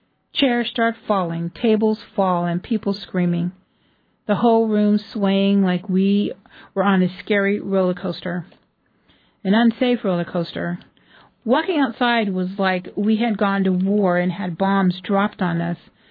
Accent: San Francisco, California, United States; now in Juneau, United States; I was raised in San Francisco, Earthquake City.

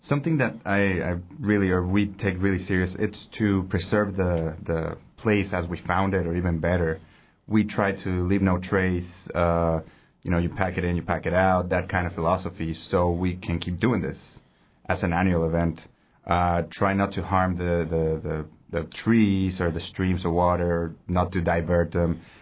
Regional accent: Mexico; I'm not naturally from here, I'm from Mexico, but I love this area

